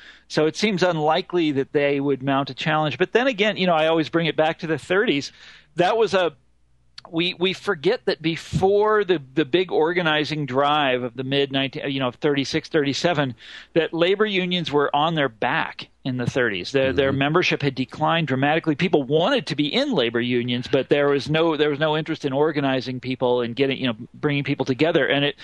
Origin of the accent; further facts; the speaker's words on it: Midwest, United States; I'm from the Midwest. Wisconsin was always the sort of that was the state that you wanted to be like, that the other Midwestern states, you know, looked to as for sort of leadership.